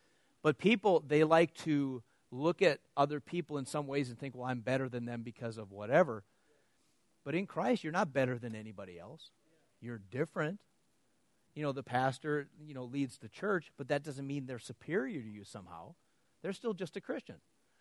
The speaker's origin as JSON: {"language": "English", "region": "Wisconsin", "country": "United States", "said": "Well, so do some people in Wisconsin. You know, I'm from Wisconsin."}